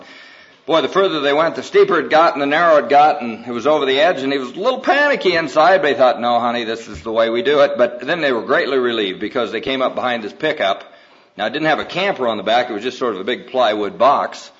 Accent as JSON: {"language": "English", "region": "Iowa", "country": "United States", "tie": "born or raised there", "said": "When I was raised in Iowa, and I was working for a farmer who, over the years, has accumulated quite a bit of money"}